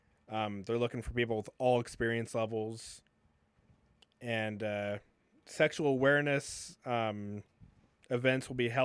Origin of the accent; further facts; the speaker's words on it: United States; Fucking people came over to my country and started killing my people. I'm Native American.